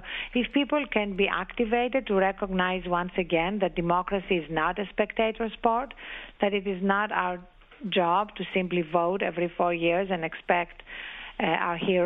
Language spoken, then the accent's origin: English; United States; We're different, and I'm very, very grateful that I'm an American.